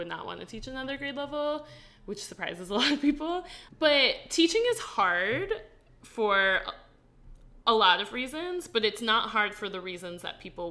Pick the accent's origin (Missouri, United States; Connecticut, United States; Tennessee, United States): Connecticut, United States; also born or lived in New Jersey; So I grew up mostly in Connecticut, spent most weekends in New Jersey. Originally, I'm from New Jersey.